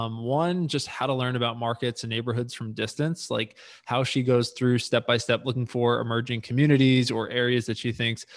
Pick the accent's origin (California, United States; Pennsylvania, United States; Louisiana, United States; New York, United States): New York, United States; we're both from New York originally, and then we both kind of did some migration during COVID